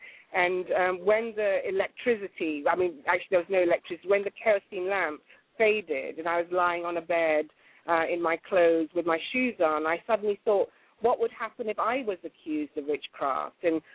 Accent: Tamale, Northern Region, Ghana; born there; just about 40 kilometers from where I was born in Tamale, there was a camp for women who said they were witches.

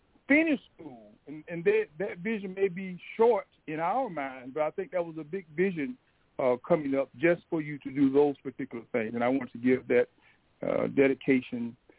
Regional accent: St. Louis, Missouri, United States; I'm from St. Louis.

